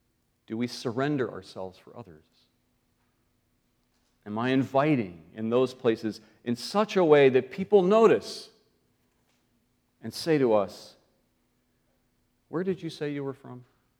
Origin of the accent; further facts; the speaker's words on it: Northern United States, United States; also born or lived in Georgia; Why people just seem to know I was a Yankee?